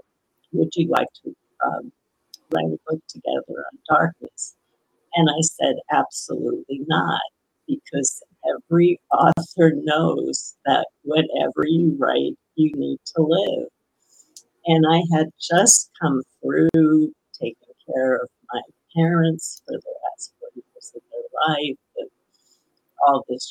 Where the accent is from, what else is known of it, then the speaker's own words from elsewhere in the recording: Brooklyn, New York, United States; I grew up in Brooklyn. I grew up in an immigrant neighborhood where people were just trying to figure out how to eat.